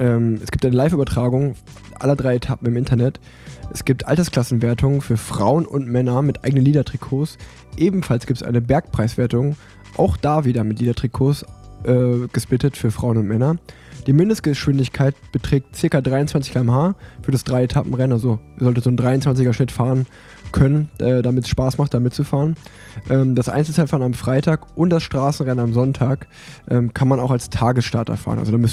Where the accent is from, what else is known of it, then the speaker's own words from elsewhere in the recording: Unna, North Rhine-Westphalia, Germany; ich komme aus Unna, ist auch, sag ich mal, Grenze vom Ruhrgebiet, ja. Deswegen ähnliche Wurzeln.